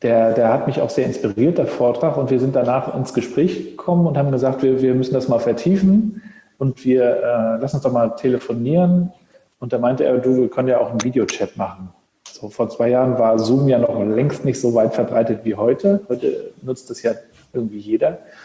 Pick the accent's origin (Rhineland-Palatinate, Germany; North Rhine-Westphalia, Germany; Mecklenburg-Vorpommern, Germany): Mecklenburg-Vorpommern, Germany; Rostock; 80er Jahrgang, Rostocker Jung, Vater von 3 Mädels